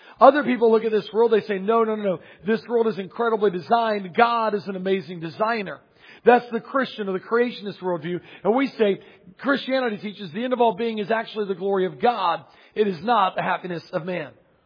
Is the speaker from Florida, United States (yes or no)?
yes; Pensacola, Florida, United States; by the way, if I haven't gotten to meet you yet. I'm from Pensacola, Florida.